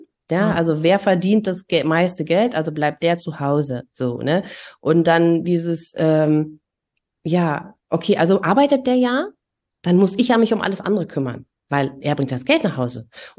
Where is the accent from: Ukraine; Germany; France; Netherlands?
Germany; East Germany; ich bin ja auch in der DDR groß geworden